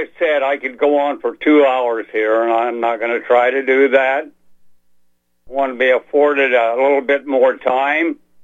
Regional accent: United States; I'm American.

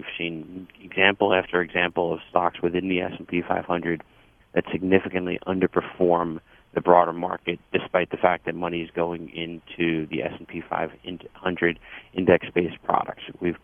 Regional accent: New York, United States; I'm a New Yorker, but I'm a Met fan

